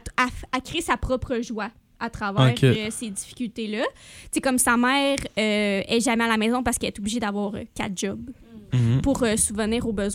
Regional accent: Shawinigan, Quebec, Canada; Genre, moi, j'étais de Shawinigan, je suis arrivée ici, je connaissais personne.

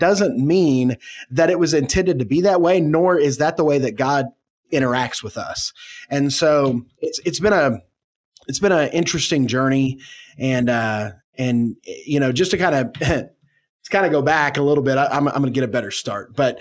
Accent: Oklahoma City, Oklahoma, United States; I'm originally from the Oklahoma City area. I graduated from Putnam City High School.

